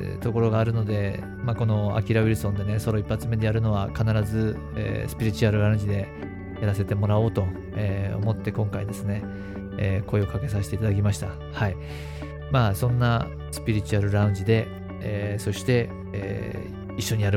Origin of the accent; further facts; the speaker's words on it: Sapporo, Hokkaido, Japan; 札幌ね、まあ、これ僕の、北海道、出身地でもありますから